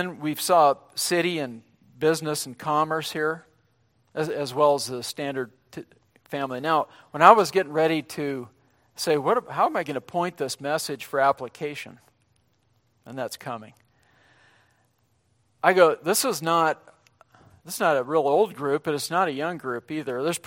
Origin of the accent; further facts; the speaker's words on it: Montana, United States; I was raised in Montana, and so we come from very self-reliant stock.